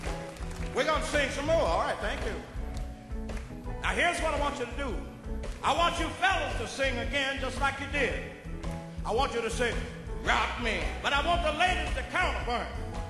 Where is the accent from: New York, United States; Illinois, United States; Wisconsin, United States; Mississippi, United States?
Mississippi, United States; Indianola; They taught me before I left my hometown of Indianola, Mississippi.